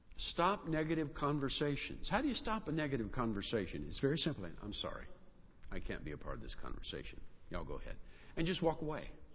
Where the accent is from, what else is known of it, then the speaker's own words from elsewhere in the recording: the South, United States; it was the way I was raised in the South, that you took care of stuff.